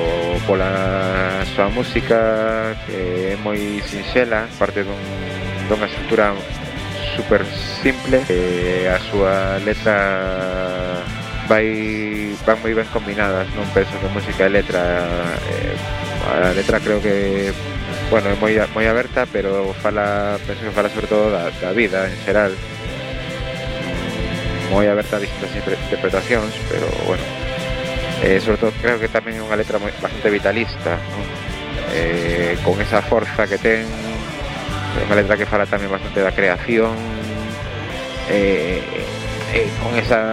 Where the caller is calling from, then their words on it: Vigo, Galicia, Spain; aquí dende Vigo.